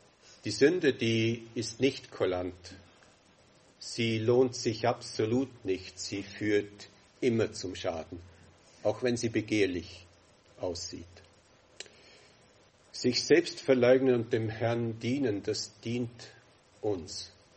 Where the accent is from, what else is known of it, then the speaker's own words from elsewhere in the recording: Vorarlberg, Austria; Also ich bin von Kindheit an in Bregenzer Wald aufgewachsen